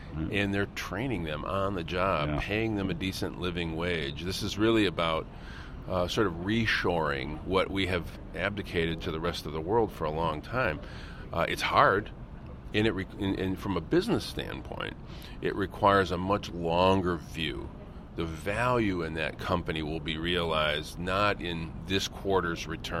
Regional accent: Flint, Michigan, United States; I think about my hometown of Flint. It's where General Motors was founded.

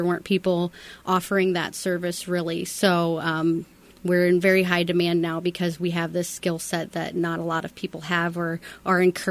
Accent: Des Moines, Iowa, United States; You know, I grew up in Sherman Hill. I'm a Des Moines girl. I went to Roosevelt and Iowa State.

